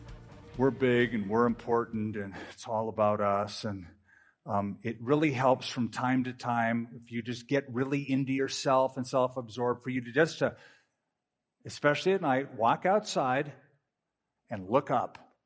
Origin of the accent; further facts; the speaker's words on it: California, United States; I grew up in California public schools being taught evolution.